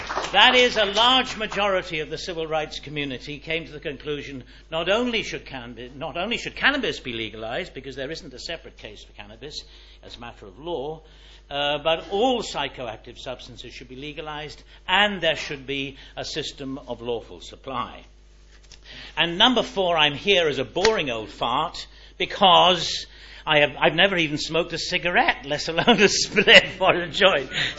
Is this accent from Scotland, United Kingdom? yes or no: no; Swansea, Wales, United Kingdom; I'm going to have to leave at 3:15 to get the train back to Swansea, to my hometown.